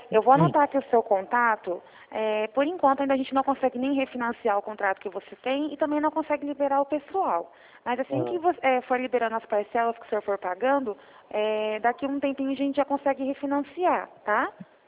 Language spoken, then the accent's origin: Portuguese; Hortolândia, São Paulo, Brazil; Eu sou de Hortolândia.